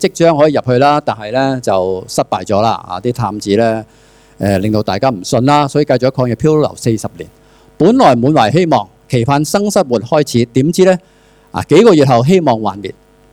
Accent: Hong Kong; 哇，好啊，这个人可以领导我们香港人啊，领导我们中国人啊

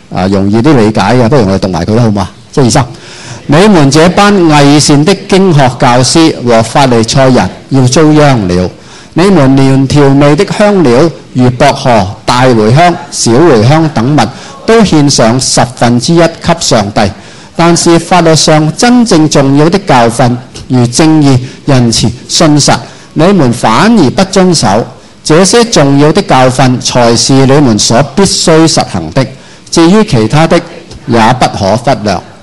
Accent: China; 好像我中国人种米，

